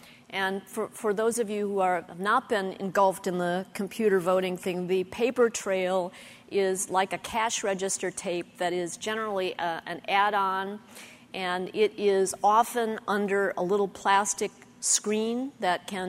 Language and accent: English; Illinois, United States; And I grew up in Illinois, not far outside Chicago